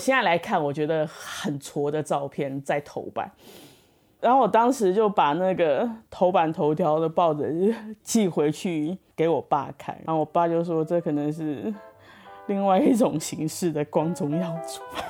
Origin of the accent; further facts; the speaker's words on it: Taiwan; 教官，不好意思，我是台湾人。